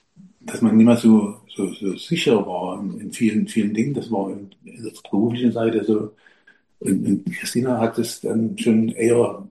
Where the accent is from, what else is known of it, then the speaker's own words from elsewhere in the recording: Saxony, Germany; Also wir kommen aus der Nähe von Dresden, sind unterschiedlich alt, bisschen sehr unterschiedlich. Vielleicht ist es ja auch nicht ganz so leicht gewesen am Anfang. Ich bin 64 und Christina ist 78.